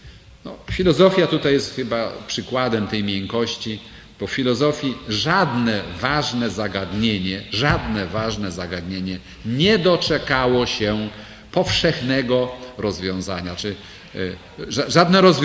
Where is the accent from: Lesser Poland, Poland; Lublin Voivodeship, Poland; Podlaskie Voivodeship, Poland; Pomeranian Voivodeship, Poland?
Lublin Voivodeship, Poland; Lublin; kiedy mówiłem, że pochodzę z Polski